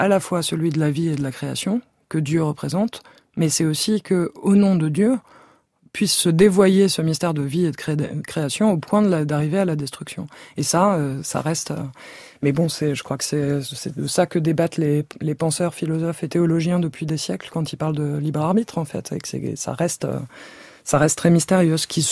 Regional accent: France; Moi, en tant que Française, j'ai écrit ce livre en tant que Française.

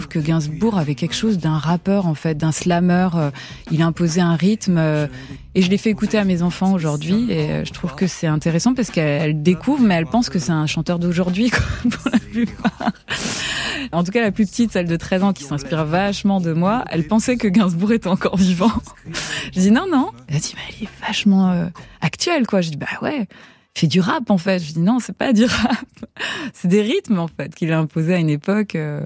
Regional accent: Kigali, Rwanda; born there; Je suis née donc en Afrique et mes parents, quand ils se sont rencontrés, ils avaient un lieu qui s'appelait l'Auberge des Mille Collines.

